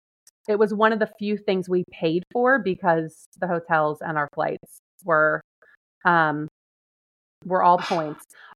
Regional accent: Florida, United States; I was born and raised in Florida, but I have never seen one.

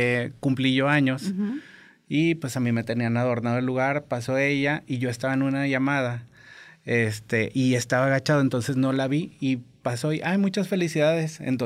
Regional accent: Monterrey, Nuevo León, Mexico; Fui creciendo y estuve viviendo en diferentes lugares de la República. O sea, anduvimos de nómadas. Aunque somos regios, estuvimos todo el tiempo fuera. Okay. Vine a regresar a los 18 años aquí a Monterrey a estudiar la carrera justamente y ya me quedé aquí.

